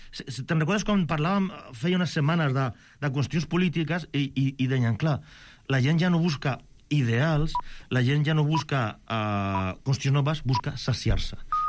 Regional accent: Barcelona, Catalonia, Spain; Som de Barcelona.

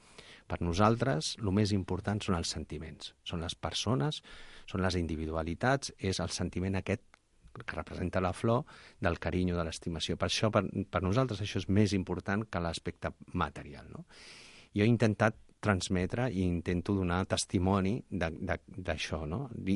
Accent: Barcelona, Catalonia, Spain; jo que sóc un ciutadà de Gràcia

